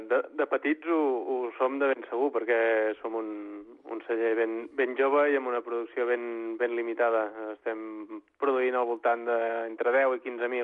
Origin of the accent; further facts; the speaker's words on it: Sant Sadurní d'Anoia, Catalonia, Spain; som fills de Sant Sadurní, i com no pot ser d'una altra manera, doncs hem mamat el cava des de ben petits